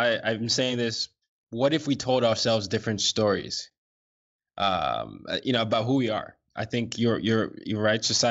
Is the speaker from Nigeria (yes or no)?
yes; Nigeria; an American international school before going back to Nigeria, I went through this pendulum swing of being too Nigerian to not being Nigerian enough when I got back to Nigeria.